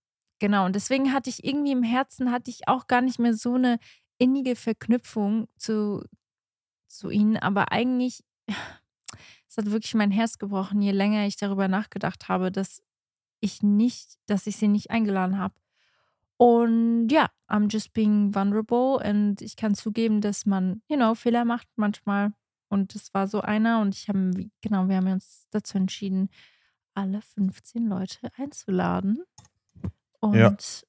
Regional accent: Lagos, Algarve, Portugal; weil das ist mein Heimatsort, das ist mein Geburtsort und das ist ja auch der Grund, wieso wir es in Portugal machen.

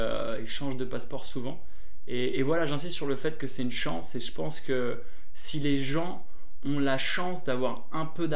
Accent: France; accent: French; Moi j'ai un accent français de fou en anglais que je cultive

